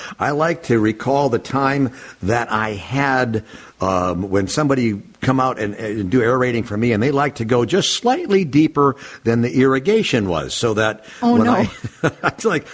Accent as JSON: {"language": "English", "town": "Minneapolis", "region": "Minnesota", "country": "United States", "tie": "born or raised there", "said": "I grew up in South Minneapolis, and in South Minneapolis, every homeowner had one of two plants, or maybe both."}